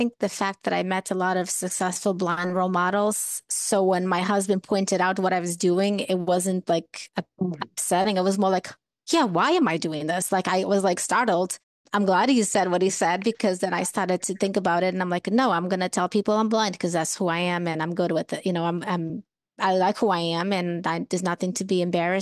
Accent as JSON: {"language": "English", "country": "Portugal", "tie": "born or raised there", "said": "Growing up in Portugal, a lot of times I'd be walking down the street"}